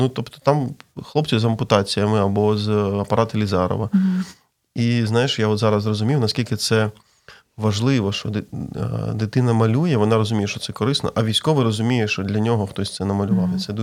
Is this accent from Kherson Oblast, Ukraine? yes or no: yes; Kherson, Kherson Oblast, Ukraine; я з Херсона сам